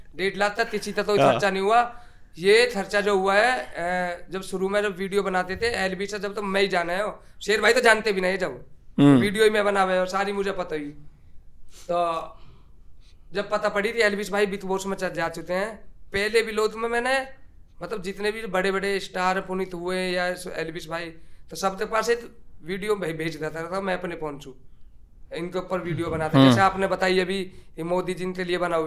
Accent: Noida, Uttar Pradesh, India; मंत्री भैया हम नोएडा के रहने वाले हैं जहाँ बहलोलपुर थे और यादवन तो छेत्तर पड़ता है

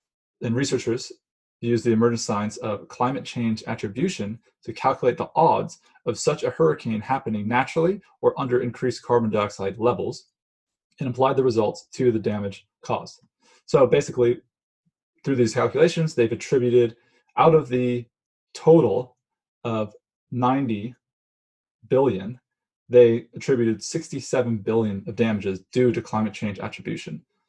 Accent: West Coast, United States; because I live on the West, I grew up on the West Coast, I have no sense of hurricane season.

